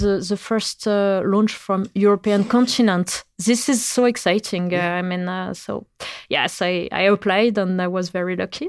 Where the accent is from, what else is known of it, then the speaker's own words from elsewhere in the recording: France; English is a second language; So, for example, as you mentioned, I come from France